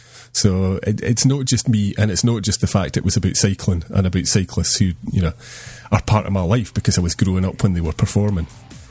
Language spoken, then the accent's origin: English; Edinburgh, Scotland, United Kingdom; as someone who was born and bred in Edinburgh